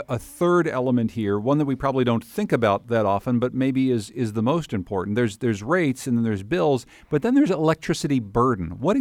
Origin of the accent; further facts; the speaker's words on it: Connecticut, United States; like my home state of Connecticut, have both high bills and high rates